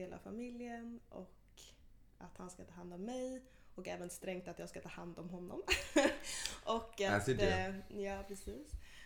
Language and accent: Swedish; Ghana; jag är då delvis från Ghana.